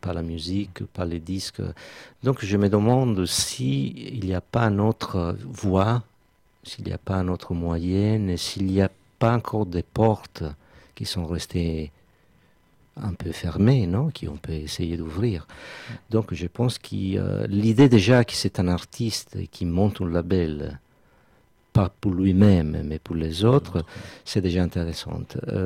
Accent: Sardinia, Italy; French is a second language; je dirige le festival en Sardaigne qui s'appelle Time in Jazz dans mon village natal depuis 23 ans.

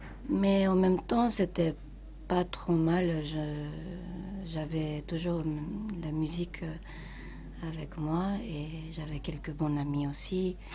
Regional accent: Italy; Peut-être parce que je suis entrée d'Italie, de cette liberté et de façon d'exprimer

